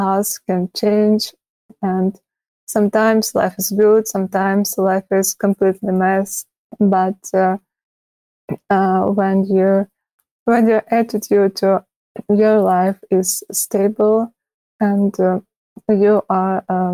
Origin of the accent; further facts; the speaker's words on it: Ukraine; I'm originally from Ukraine